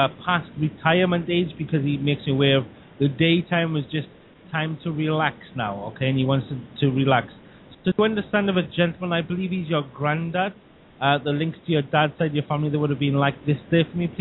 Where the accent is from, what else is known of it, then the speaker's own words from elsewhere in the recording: Wales, United Kingdom; we're all from South Wales.